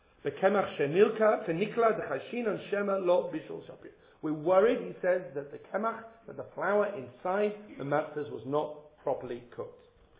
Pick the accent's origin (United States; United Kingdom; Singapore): United Kingdom; Leeds, Yorkshire and the Humber; and I'm from Leeds